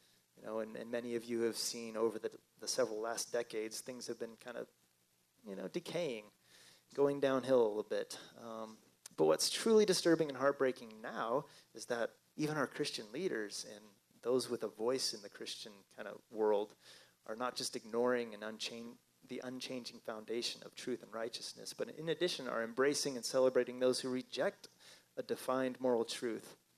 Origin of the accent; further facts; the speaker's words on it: Spokane, Washington, United States; I grew up over in Spokane, Washington, not too far away.